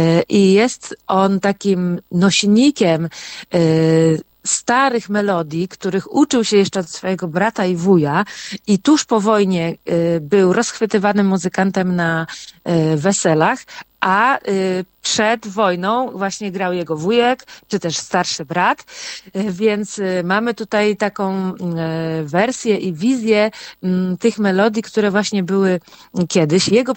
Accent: Pomeranian Voivodeship, Poland; jestem z Kaszub, się tu urodziłam, wychowałam i znam, no jakby znam kontekst

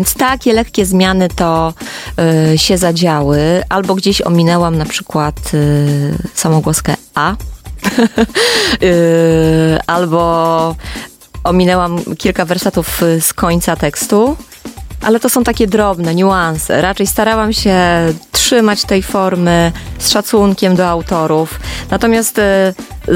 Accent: Puck, Pomeranian Voivodeship, Poland; No ja pochodzę z północnych Kaszub, dokładnie urodziłam się w Pucku, mieszkałam w Połczynie, czyli nordowe, północne Kaszuby.

